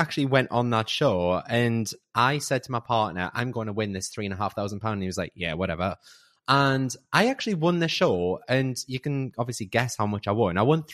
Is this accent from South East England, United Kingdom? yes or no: no; Newcastle upon Tyne, North East England, United Kingdom; I'm 35. I'm from Newcastle.